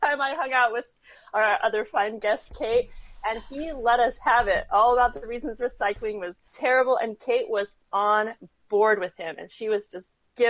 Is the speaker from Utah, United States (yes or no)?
yes; Salt Lake City, Utah, United States; But yeah, so I got to BYU and I grew up in Salt Lake. But even though I grew up in Salt Lake, I didn't understand how weird Provo, Utah was.